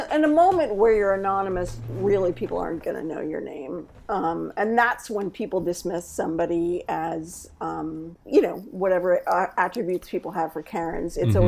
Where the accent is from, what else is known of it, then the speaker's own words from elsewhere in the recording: New Jersey, United States; Oh, no. I grew up in New Jersey. It was a New Jersey suburb that was like, it's like, you know, if you drove on a really good day, it'd be like 20 minutes.